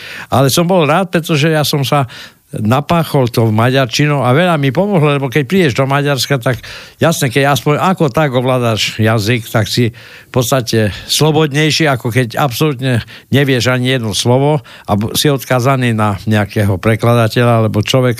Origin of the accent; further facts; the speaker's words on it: Košice, Košice Region, Slovakia; Ja som vyrastal v Košiciach a do určitého obdobia tam boli dvojjazyčné názvy obchodov.